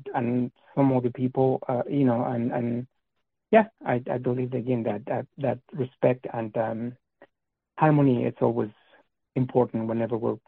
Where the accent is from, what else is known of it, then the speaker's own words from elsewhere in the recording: Mexico City, Mexico; English is a second language; I was born and raised in Mexico City, the south part of Mexico City, and I have to say that I'm very happy. I mean, I'm extremely proud to be a capitalino, which is someone from the capital of the country.